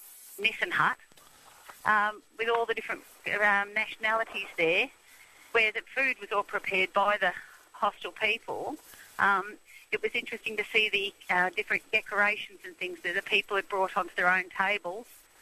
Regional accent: England, United Kingdom; now in Australia; because I came from England. We migrated here in the 50s.

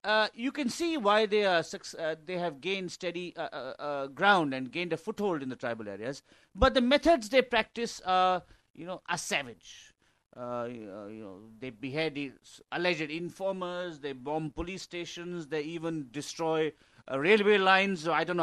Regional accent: Bangalore, Karnataka, India; to Bangalore, my hometown, which is the economic capital of India

